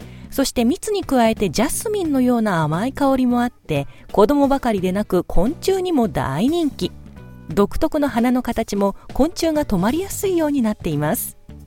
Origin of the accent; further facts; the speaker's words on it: Gunma, Japan; 私のふるさと群馬県のね